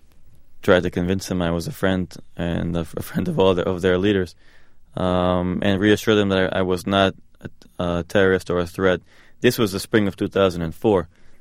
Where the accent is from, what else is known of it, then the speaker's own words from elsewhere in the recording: New York, United States; Born and raised in New York. My father was born in Iran